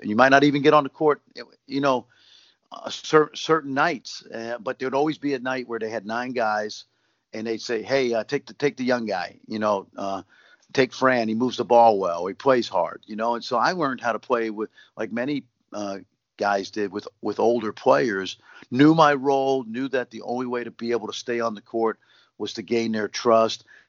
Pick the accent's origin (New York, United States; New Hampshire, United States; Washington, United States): New York, United States; New York City; But when I was growing up in Brooklyn, and I've had this conversation with many people